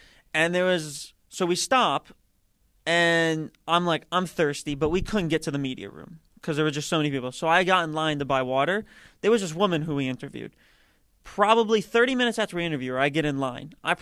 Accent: Reston, Virginia, United States; DC, but Northern Virginia, really. Reston, Virginia.

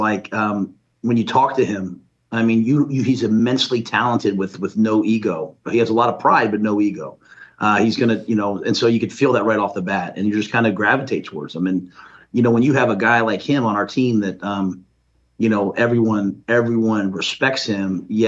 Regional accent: New York City, New York, United States; Well, I grew up in New York City. Like, you know, I was, you know, I like to play pickup basketball.

